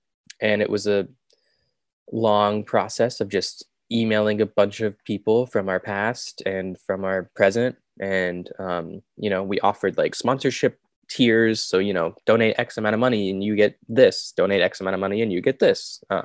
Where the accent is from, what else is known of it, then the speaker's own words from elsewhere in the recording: Fayetteville, United States; I am born and raised in Fayetteville. I did a lot of theater in Fayetteville, saw a lot of theater in Fayetteville.